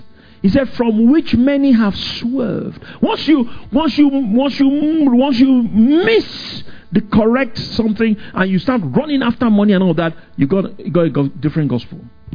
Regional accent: England, United Kingdom; thank God I came from England

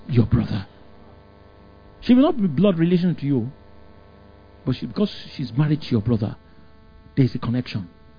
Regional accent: Nigeria; born there; she was born in London, I was born in Nigeria

